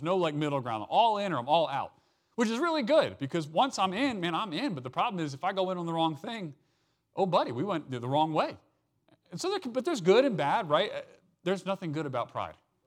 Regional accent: Frederick, Maryland, United States; I grew up in Baltimore, I was born in Baltimore. I grew up in a little west of there in a town called outside of Frederick.

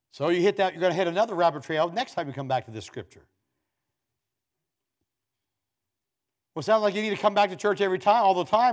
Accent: Maryland, United States; Well, I came from Carroll County, Maryland. There's something about a Carroll County.

